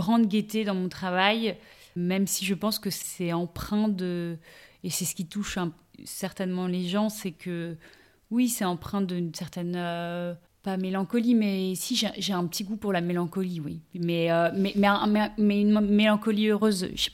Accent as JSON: {"language": "French", "town": "Paris", "region": "Île-de-France", "country": "France", "tie": "born or raised there", "said": "Je suis née à Paris, même si je me sens en Corse, c'est des racines qui sont très importantes. Et j'ai évolué à Paris"}